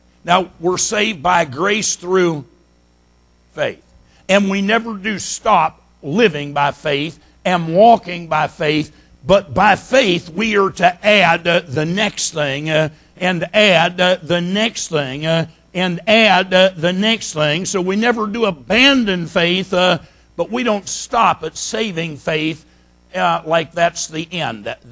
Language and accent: English; Pennsylvania, United States; now in Texas, United States; I don't know how it is here in Texas. I'm from Pennsylvania, and most of the houses up there have a basement in them.